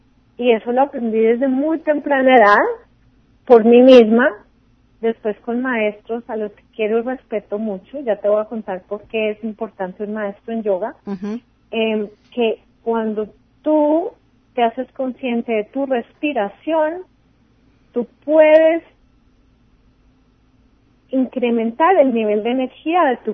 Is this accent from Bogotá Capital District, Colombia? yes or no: yes; Bogotá, Bogotá Capital District, Colombia; Crecí en Bogotá, Colombia, y cerca de Bogotá mi papá tenía una granja donde tenía vacas